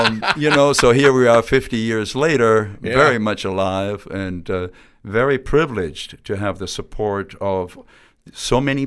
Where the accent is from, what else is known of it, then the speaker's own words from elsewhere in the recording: Germany; I was a kid growing up in West Germany. I came across American rock and roll on the Armed Forces Radio Network, heard things like